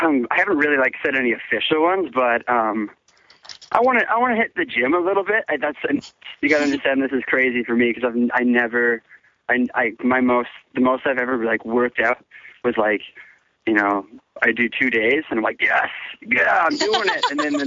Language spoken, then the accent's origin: English; Canmore, Alberta, Canada; I grew up in Canmore, Alberta, which is in Canada, in the Rockies there, yeah. Right on, like, the border of BC and Alberta.